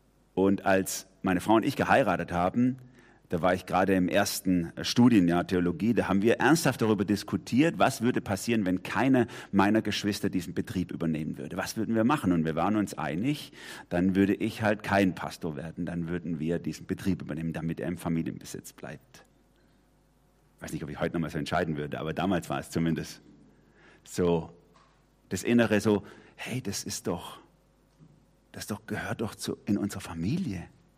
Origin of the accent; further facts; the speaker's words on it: Durlach, Baden-Württemberg, Germany; da komme ich ja her jetzt aus Durlach